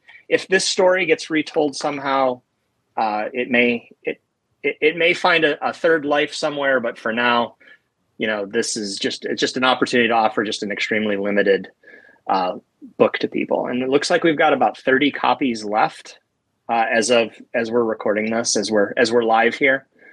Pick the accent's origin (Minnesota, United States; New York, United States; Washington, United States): Washington, United States; Seattle; So I'm out here in Seattle, so I'll be doing Emerald City this year. My hometown show.